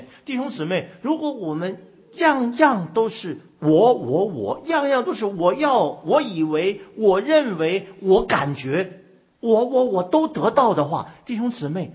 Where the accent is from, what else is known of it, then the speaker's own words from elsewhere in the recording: China; 我们从中国来的，就尤其是新移民啊，